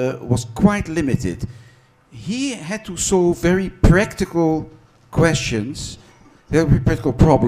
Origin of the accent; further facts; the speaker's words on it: Netherlands; English is a second language; moved away as an adult; now in Canada; I'm originally from Holland, although I've been in Canada for 25 years. I grew up in a big shul